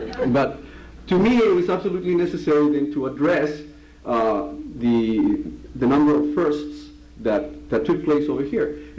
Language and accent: English; San Diego, California, United States; well, I'm from San Diego.